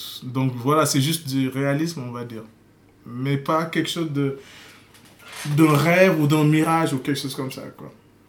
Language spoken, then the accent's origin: French; Saint-Louis, Senegal; je viens d'Ndar Saint-Louis, je suis né là-bas en 1979.